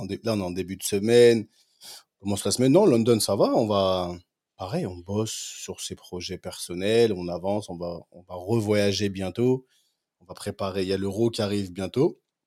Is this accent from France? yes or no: yes; Paris, Île-de-France, France; now in United Kingdom; Je suis né à Paris, j'ai grandi à Paris, je suis parti à Londres, après j'ai joué pour le Cameroun, je suis un enfant du monde, frère, je vis en Angleterre.